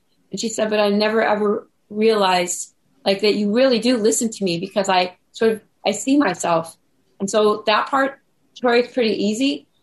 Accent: California, United States; because as I've been traveling around, especially in California, you know, I did something here in my hometown and there were about 150 people there and three of my neighbors came.

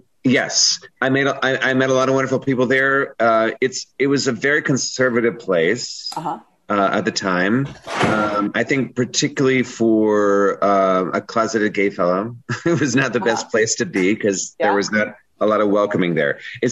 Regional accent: Virginia, United States; also born or lived in Albuquerque, New Mexico; I was born there, but I grew up in Northern Virginia. My dad was in the military, the West Point connection. Okay. So yeah, we kind of moved around.

